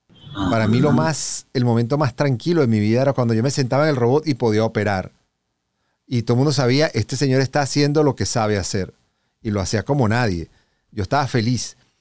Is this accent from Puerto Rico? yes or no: no; Venezuela; moved away as an adult; now in United States; eso me pasó también cuando salí de Venezuela para Estados Unidos